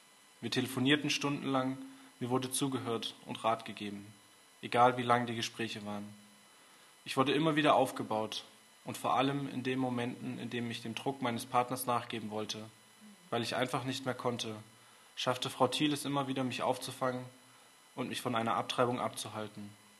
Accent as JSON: {"language": "German", "town": "Heidelberg", "region": "Baden-Württemberg", "country": "Germany", "said": "Ich komme aus Heidelberg und gehe dort auch in die Calvary Chapel."}